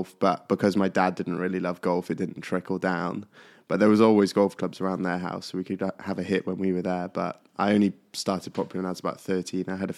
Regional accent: Wales, United Kingdom; now in London, United Kingdom; I'm from South Wales. I have lived in London for 5 years

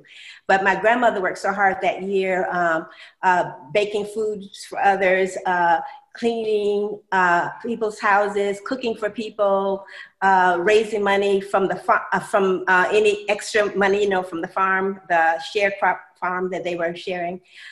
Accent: Tallahassee, Florida, United States; I grew up in Tallahassee, Florida.

